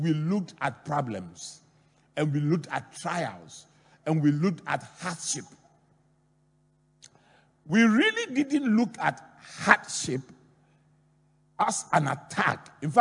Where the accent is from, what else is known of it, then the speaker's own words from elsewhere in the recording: Accra, Greater Accra, Ghana; So I grew up in Adabraka. I was raised by a Methodist priest and a former teacher, an old Ekapin man who had too many laws.